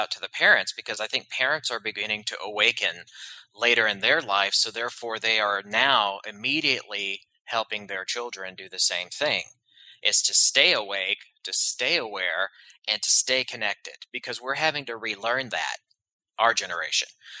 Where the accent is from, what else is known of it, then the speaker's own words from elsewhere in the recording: the South, United States; And you know, I'm from the South, so that kind of mentality of being grounded, and it's just everyday life here in the South.